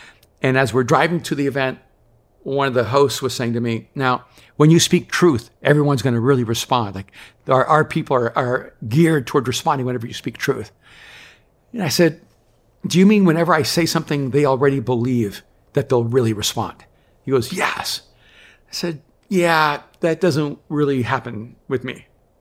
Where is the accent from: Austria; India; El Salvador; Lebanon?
El Salvador; now in United States; even though I'm from El Salvador and my body is designed for soccer.